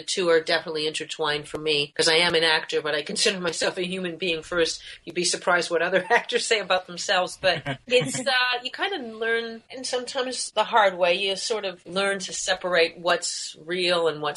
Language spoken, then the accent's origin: English; Toronto, Ontario, Canada; I'm from Toronto originally, so my parents are here in Toronto, so I still consider that my home.